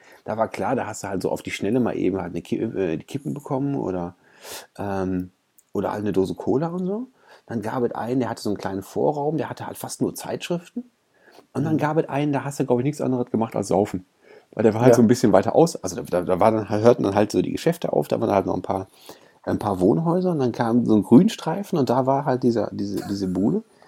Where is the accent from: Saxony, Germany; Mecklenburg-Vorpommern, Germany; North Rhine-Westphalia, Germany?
North Rhine-Westphalia, Germany; Essen; ich bin in Essen-Krai groß geworden. Und Krai hat nur echt nicht. Hat auch keinen guten Ruf. Ne? Ist echt eigentlich ganz schön, aber auch ein hartes Pflaster. Und ich bin da zur Grundschule gegangen